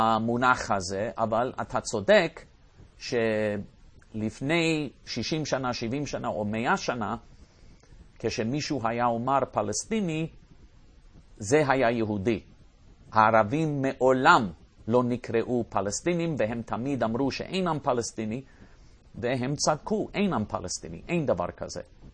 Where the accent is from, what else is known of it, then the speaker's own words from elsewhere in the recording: United States; אני יודע לעשות את זה בתור אמריקאי, בתור מישהו שמבין את העם האמריקאי